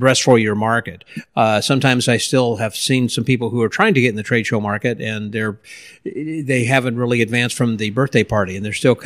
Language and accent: English; Houston, Texas, United States; He was doing a trade show in my hometown back in Houston, and so we were kind of trading places.